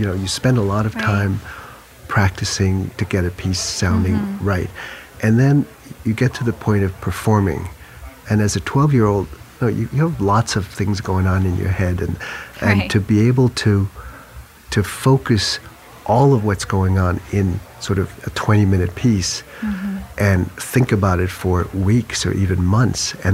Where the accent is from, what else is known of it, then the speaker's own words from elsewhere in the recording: France; born there; English is a second language; since I was born in France, I spoke French the easy way, and I spoke Chinese the easy way too, because my parents spoke Chinese at home